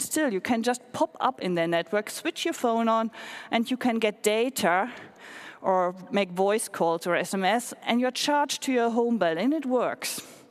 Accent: Finland; I'm from Finland. Well, I live nowadays in Finland

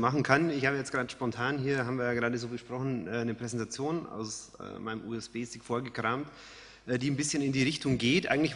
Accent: Bavaria, Germany; now in Rhineland, Germany; Sie hören es, ich bin Bayer, insofern Wahlrheinländer, also das Heimspiel in Köln.

